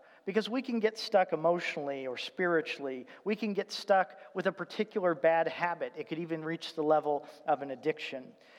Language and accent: English; Indianapolis, Indiana, United States; when I go down to Seattle or where I grew up in Indianapolis, traffic, it just is a pain.